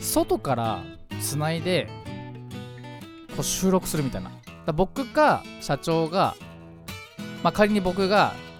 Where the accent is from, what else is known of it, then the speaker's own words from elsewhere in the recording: Fujisawa, Kanagawa, Japan; 藤沢出身の俳優タレントとして活動する